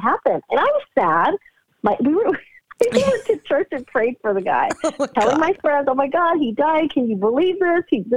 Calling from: California, United States; I'm calling from California.

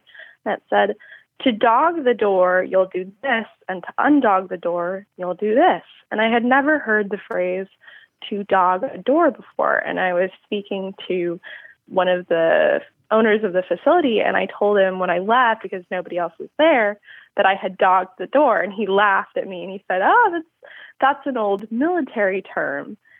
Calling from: San Diego, California, United States

